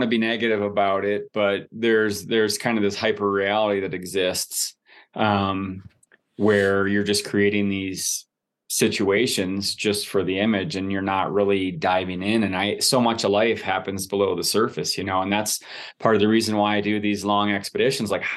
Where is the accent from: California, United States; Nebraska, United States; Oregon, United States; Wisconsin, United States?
Wisconsin, United States; I don't know if that's because I'm from Wisconsin or if it's just the nature of my personality.